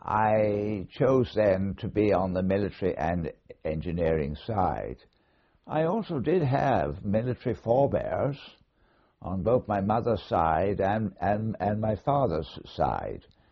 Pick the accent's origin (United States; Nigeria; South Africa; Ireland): Ireland; Cork, Munster; born there; I was born in Cork, in the Republic of Ireland.